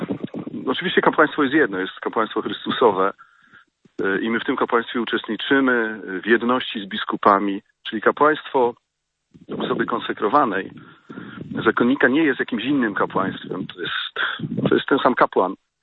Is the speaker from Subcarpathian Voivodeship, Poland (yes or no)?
yes; Podgrodzie, Subcarpathian Voivodeship, Poland; w mojej rodzinnej wiosce, w mojej parafii. Przyjechałem mamę odwiedzić w Podgrodzie, na Podkarpaciu koło Dębicy